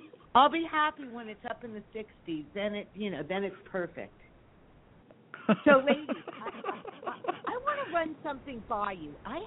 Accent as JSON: {"language": "English", "town": "Los Angeles", "region": "California", "country": "United States", "said": "I'm from Los Angeles."}